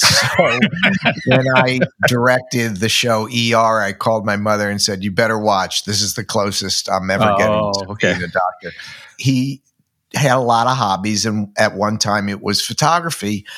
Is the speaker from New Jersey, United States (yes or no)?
yes; New Jersey, United States; Well, I grew up in New Jersey, So I grew up in the 50s, so it was the advent of television, and my mother was an insomniac, and living outside New York City, you could watch movies all night long.